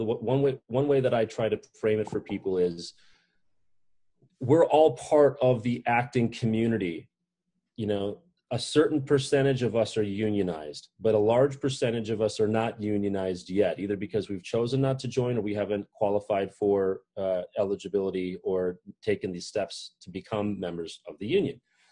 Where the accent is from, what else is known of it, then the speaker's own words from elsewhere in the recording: United States; Yeah, you know, you can't really resign as an American, right?